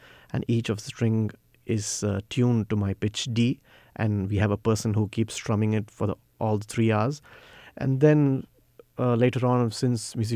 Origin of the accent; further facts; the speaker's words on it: Tamil Nadu, India; first language Tamil; So I'm from Tamil Nadu, so the language we speak is Tamil.